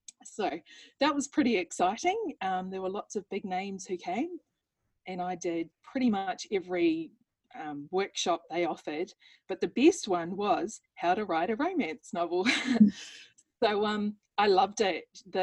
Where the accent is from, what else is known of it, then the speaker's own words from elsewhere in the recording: New Zealand; also born or lived in United States / Europe; now in Melbourne, Australia; So I'm from New Zealand originally, decided to get out of there pretty quickly. So I've lived in the US, I've lived in Europe, and then I came back and I moved to Melbourne in Australia.